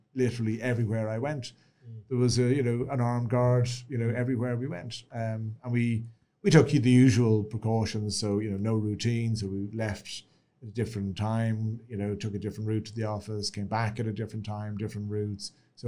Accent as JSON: {"language": "English", "country": "Ireland", "said": "I suppose the fact that I'm Irish and I'm stubborn"}